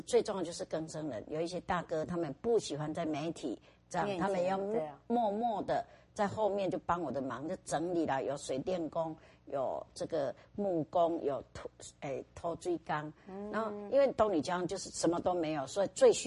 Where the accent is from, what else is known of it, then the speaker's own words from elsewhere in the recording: Fengyuan, Taichung, Taiwan; now in Miaoli, Taiwan; 我是来自这个丰原的，